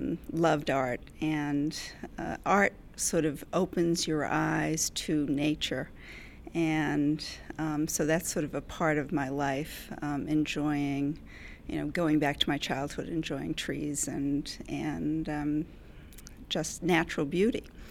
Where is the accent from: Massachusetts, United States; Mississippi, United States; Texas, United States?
Massachusetts, United States; Boston; I grew up in Boston, and as a poor city kid, I had dreams of trees and horses and farm life